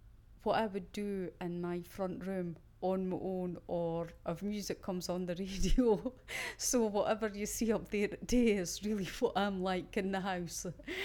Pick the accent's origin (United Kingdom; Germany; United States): United Kingdom; Dundee, Scotland; I'm 45 and I come from Dundee in Scotland.